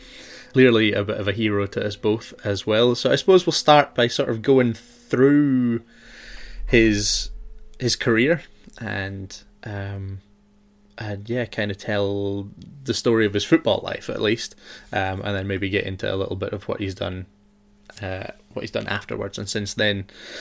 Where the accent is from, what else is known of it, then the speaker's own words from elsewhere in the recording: Scotland, United Kingdom; Obviously, I'm from Shetland Islands, about 200 miles, 300 kilometres off the north of Scotland, so a little rock in the middle of the sea. But my dad is from Manchester originally